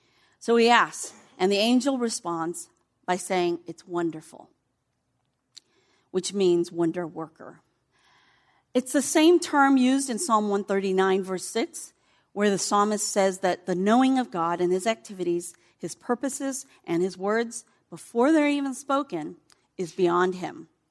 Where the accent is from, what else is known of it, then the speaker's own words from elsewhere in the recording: Vietnam; now in United States; You heard from Lauren that I'm from Vietnam. And, you know, how else can you explain how a young girl from Vietnam who had never heard of the name of Jesus Christ can stand before you now